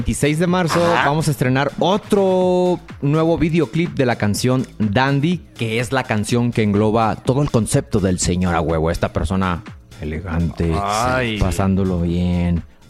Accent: Hermosillo, Sonora, Mexico; Otro paisano sonorense. Y yo, pues yo soy de Hermosillo.

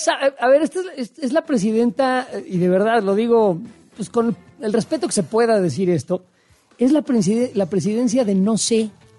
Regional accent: Mexico; born there; Pues que estoy en México y me siento como que con más ánimos. Estoy en mi país, el país, la tierra que me vio nacer.

